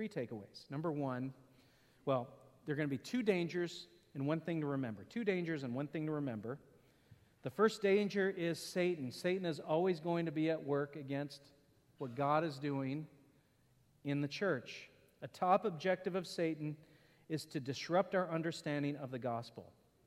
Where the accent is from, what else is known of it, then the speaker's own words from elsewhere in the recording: the South, United States; I remember growing up in the South, Christianity was totally cultural. 80% of the people probably in the town that I grew up in went to church.